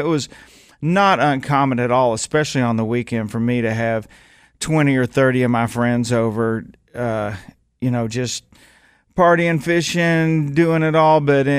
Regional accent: Louisiana, United States; You know, if you didn't know how to cook growing up in Louisiana, you were lame.

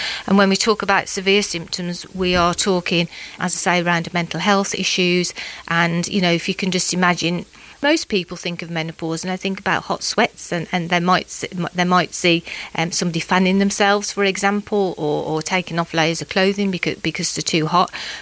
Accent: Dudley, West Midlands, United Kingdom; also born or lived in Warsaw, Poland; for those of you who recognise my accent. I was born in Warsaw, raised in Dudley.

